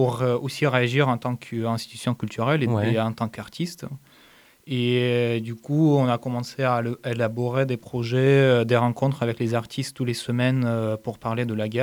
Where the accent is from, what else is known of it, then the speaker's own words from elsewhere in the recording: Ukraine; Non, je suis ukrainien.